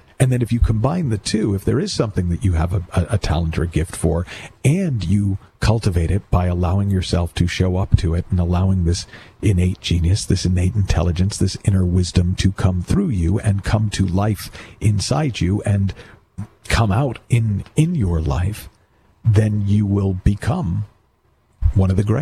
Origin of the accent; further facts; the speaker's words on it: United States; But I grew up in America, and I was determined that my unfulfilled dreams would be lived out through my son.